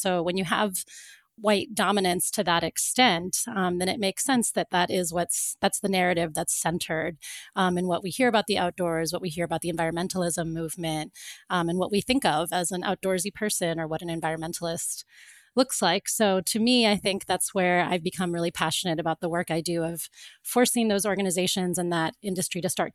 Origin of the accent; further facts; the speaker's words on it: Florida, United States; I know for me, when I grew up in Florida